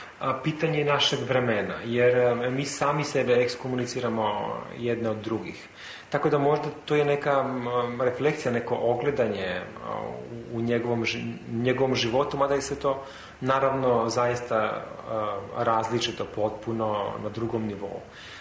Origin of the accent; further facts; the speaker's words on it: North Macedonia; Mislim da je kod nas u Makedoniji i dalje toga ima u srednjoj školi.